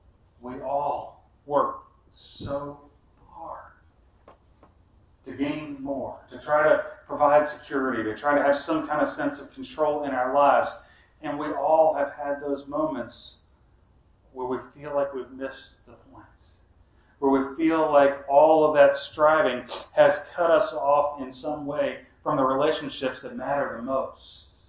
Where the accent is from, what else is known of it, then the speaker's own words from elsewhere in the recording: Baltimore, Maryland, United States; It was funny because I grew up in Baltimore.